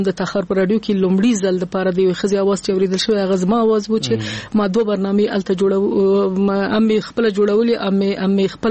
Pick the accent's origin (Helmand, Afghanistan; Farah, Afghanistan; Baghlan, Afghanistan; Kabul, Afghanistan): Kabul, Afghanistan; also born or lived in Nangarhar; زه د ننګرهار ولایت یم، اما زیږیدلی په کابل کې یم.